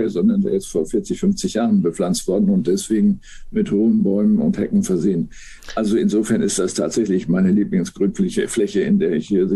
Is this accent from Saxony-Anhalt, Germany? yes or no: no; Münster, North Rhine-Westphalia, Germany; also born or lived in Berlin; Doch ja, weil es eine Mischung ist aus meiner Heimatstadt Münster und meiner ehemaligen Wahlheimat Berlin.